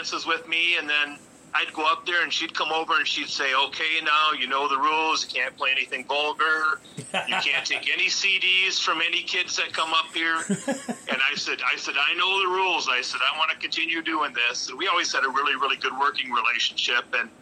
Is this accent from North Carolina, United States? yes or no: no; South Dakota, United States; I grew up right outside of Aberdeen in a small town, a few small towns around Aberdeen, but I was in South Dakota my entire life except for 9 months where we lived in Minnesota when Dad got a job over there.